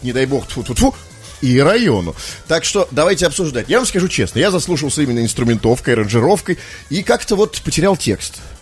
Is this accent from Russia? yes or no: yes; Saint Petersburg, Russia; ну мы же петербуржцы